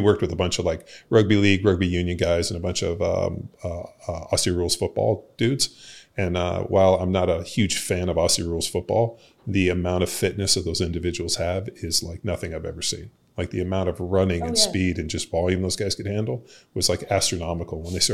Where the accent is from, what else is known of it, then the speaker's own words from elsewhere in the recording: California, United States; so I'm originally from California. And so when we moved to Texas and like lived all over